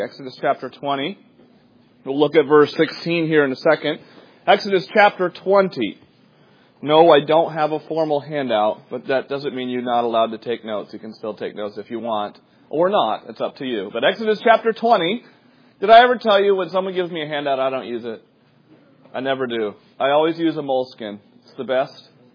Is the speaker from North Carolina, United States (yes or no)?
no; New Hampshire, United States; now in Indiana, United States; I grew up in New Hampshire. We got 120 inches of snow a winter. You guys get in Indiana, we get roughly 30 to 40 inches a winter.